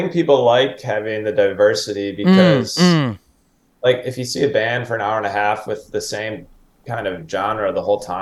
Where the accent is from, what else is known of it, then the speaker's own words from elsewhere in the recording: Chicago, Illinois, United States; Yeah, we're from Chicago, and we all kind of grew up with different backgrounds